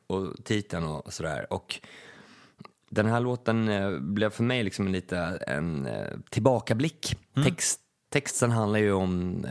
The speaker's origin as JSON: {"language": "Swedish", "town": "Stockholm", "region": "Stockholm County", "country": "Sweden", "said": "Och jag som var från innerstan, en hyresrätt i innerstan, kände liksom där, jag kom ju från Östermalm, Karlaplan."}